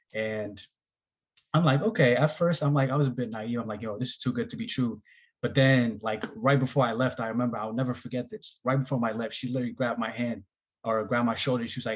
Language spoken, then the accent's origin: English; Eritrea; we come from Eritrea, and soccer, cycling, track and field, or not track and field, but like marathon running and long distance running is big in our country.